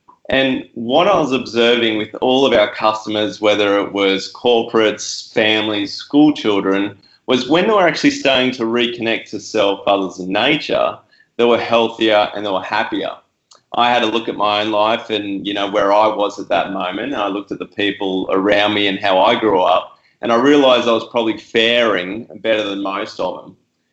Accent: Gold Coast, Queensland, Australia; I grew up on the Tweed in Gold Coast, pretty much a coasty kid

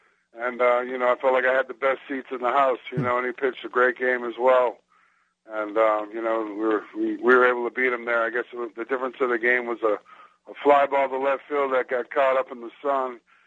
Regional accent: Salem, Massachusetts, United States; I came from Boston. I grew up in Salem, Mass., and I used to go in and watch Red Sox

